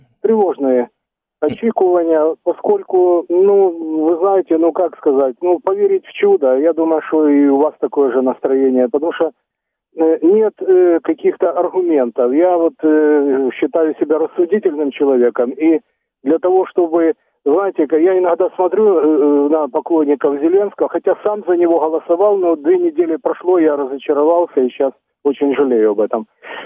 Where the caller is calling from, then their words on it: Dnipro, Dnipropetrovsk Oblast, Ukraine; Город Дніпро